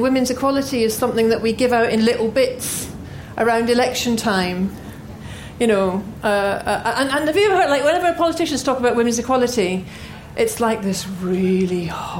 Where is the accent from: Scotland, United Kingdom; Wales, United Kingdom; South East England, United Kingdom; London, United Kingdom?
Scotland, United Kingdom; Glasgow; My parents, I grew up in Glasgow in the 70s, and my mum and dad were very active.